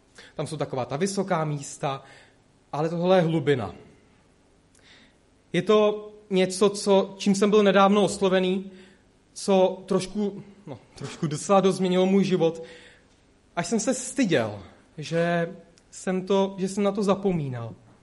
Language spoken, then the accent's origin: Czech; Úpice, Hradec Králové Region, Czechia; A jsem vlastně z Úpice, to jsou východní Čechy, pod Krkonoší.